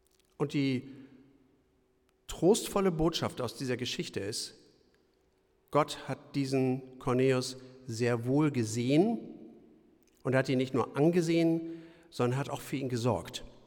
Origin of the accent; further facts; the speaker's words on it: Marienfelde, Germany; Mein Heimatdorf Marienfelde, gegenüber von unserem Haus, gibt es eine Stelle, da war eine Werkstatt, da findet man so Flintabschläge.